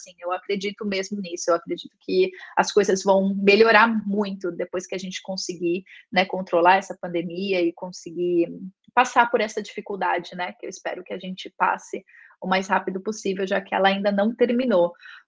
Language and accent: Portuguese; São Paulo, Brazil; Como eu estudei numa escola privada em São Paulo, e eu sou da Zona Leste